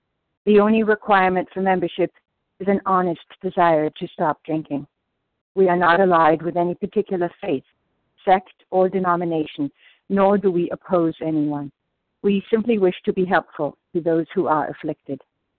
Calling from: New Jersey, United States; Good morning. … in New Jersey.

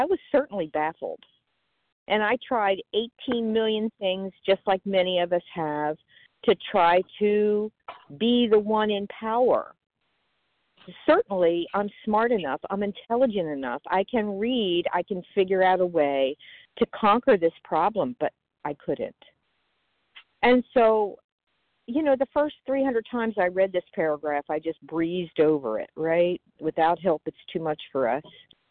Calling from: Florida, United States; I am recovered for today in Florida.

